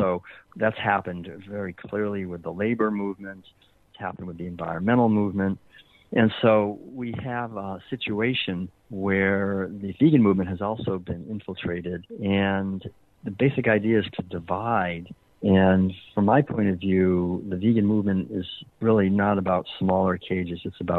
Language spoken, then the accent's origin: English; Massachusetts, United States; My father owned a whole chain of newspapers. I grew up in Massachusetts.